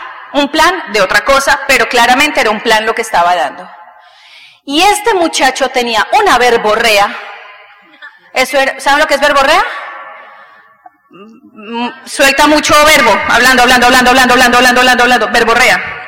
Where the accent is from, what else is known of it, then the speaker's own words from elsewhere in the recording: Colombia; Bueno, yo estudié en Colombia. En Colombia, yo soy colombiana, la comunicación social dejó de ser una carrera.